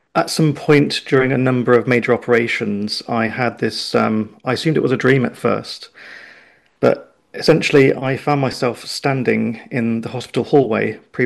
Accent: Oxford, South East England, United Kingdom; So I come from Oxford, and I experienced something that changed my perception of reality from a young age.

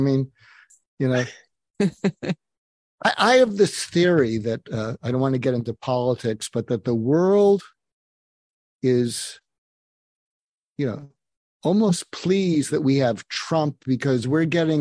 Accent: United States; Well, hey, I'm an American.

